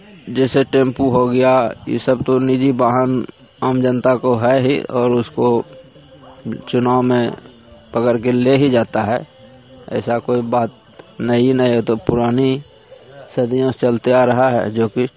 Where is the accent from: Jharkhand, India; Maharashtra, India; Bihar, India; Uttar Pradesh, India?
Bihar, India; Barichak; ग्राम बाड़ीचक धरहरा, और मैं बाड़ीचक का निवासी हूँ।